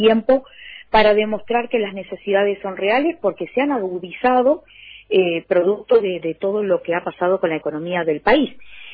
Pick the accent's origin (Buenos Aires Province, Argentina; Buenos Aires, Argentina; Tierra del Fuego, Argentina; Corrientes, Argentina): Tierra del Fuego, Argentina; Río Grande; Yo soy de Río Grande